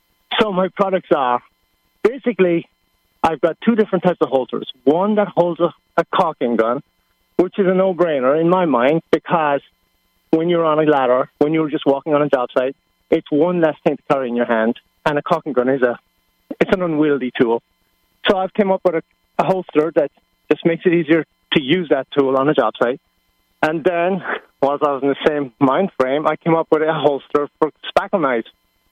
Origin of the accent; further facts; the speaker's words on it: Ireland; Erin is the Irish word for Ireland, if anybody doesn't know, and I'm from Ireland